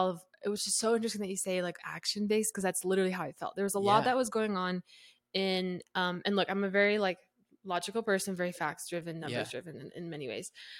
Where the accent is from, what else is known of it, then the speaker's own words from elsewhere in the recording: Utah, United States; Like, I was you know, born and raised in Utah, and so that made it so.